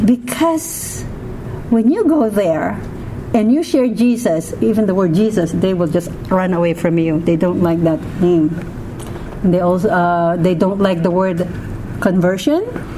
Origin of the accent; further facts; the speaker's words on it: Philippines; English is a second language; growing up in the Philippines, I have grandma father side, grandma mother side. They speak two different dialects. Okay, I go to school. Everything is in English. Our textbooks are in English. And then you speak Tagalog, which is the national language.